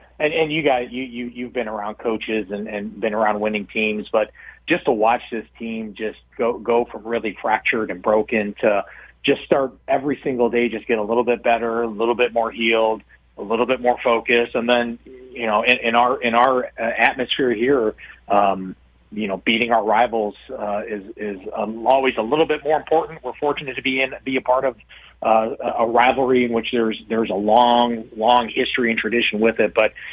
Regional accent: Midwest, United States; I label them, I'm from the Midwest, I label them Wisconsin nice.

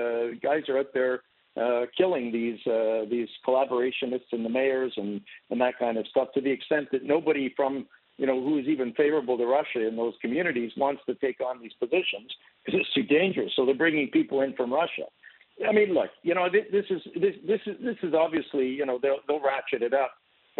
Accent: Canada; I'm a Canadian

